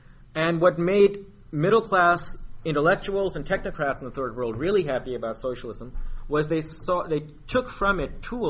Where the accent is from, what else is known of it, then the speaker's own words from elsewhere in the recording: India; I grew up in India, and I didn't know anybody who wasn't a socialist till I was 18. And my family was very left-wing, and they were all activists